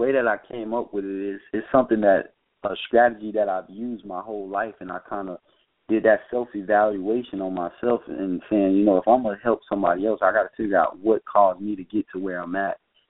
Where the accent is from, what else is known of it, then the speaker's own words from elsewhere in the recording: Fort Myers, Florida, United States; I'm from Fort Myers, Florida. So the FM was, you know, my hometown is Fort Myers, Florida.